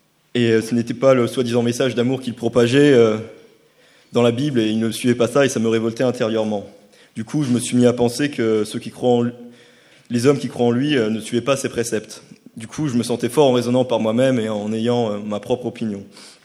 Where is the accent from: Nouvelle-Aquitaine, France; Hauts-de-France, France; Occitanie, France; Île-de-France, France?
Hauts-de-France, France; Boulogne-sur-Mer; j'ai 21 ans, je fais des études de mécanique aéronautique à l'université Paul Sabatier. Et je suis originaire de Boulogne-sur-Mer, dans le nord de la France